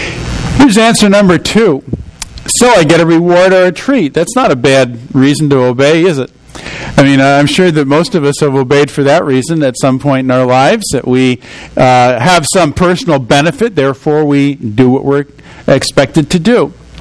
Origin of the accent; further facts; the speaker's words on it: New Jersey, United States; I grew up in New Jersey, and periodically we would go down to the shore on the New Jersey coast